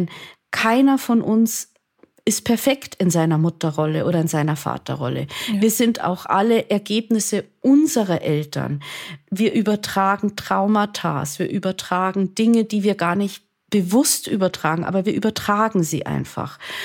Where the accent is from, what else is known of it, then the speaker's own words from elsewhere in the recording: Munich, Bavaria, Germany; Ich komme jetzt aus München.